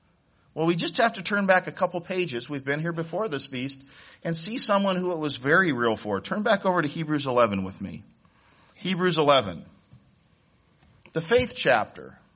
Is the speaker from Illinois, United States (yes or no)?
yes; Illinois, United States; now in Ohio, United States; I'm really from Illinois, though. I was a transplant to Ohio.